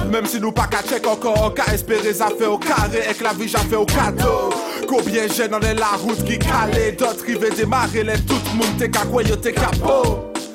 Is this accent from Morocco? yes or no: no; Ducos, Martinique, France; J'ai grandi en Martinique, Ducos, collège Asselin de Beauville, Brisport, lycée Shellcher